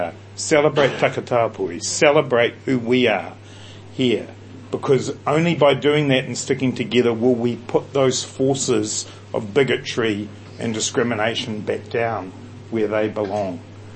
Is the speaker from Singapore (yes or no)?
no; Dunedin, Otago, New Zealand; I grew up down in Dunedin in a quite traditional Presbyterian family upbringing, and Dunedin didn't have much of a gay scene.